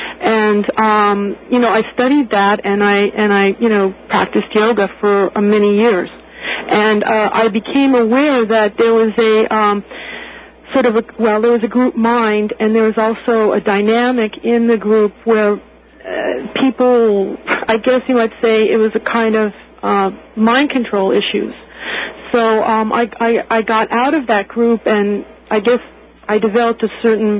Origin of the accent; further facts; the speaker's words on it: Los Angeles, California, United States; born there; I was born in Los Angeles, and I went to UCLA and the University of California at Santa Barbara